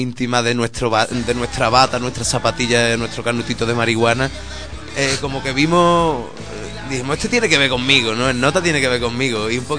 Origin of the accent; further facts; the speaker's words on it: Seville, Andalusia, Spain; Que viví en Granada, ¿no? Yo soy sevillano, pero un año muy bonito de mi vida lo he vivido allí.